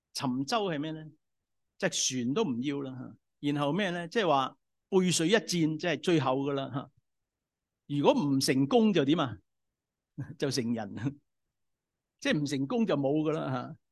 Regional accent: China; 我们中国人

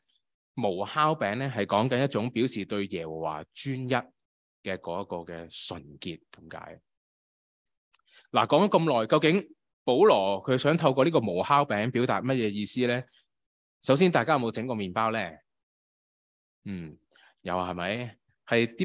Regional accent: China; 就不是我们中国人过年那些大扫除不同的

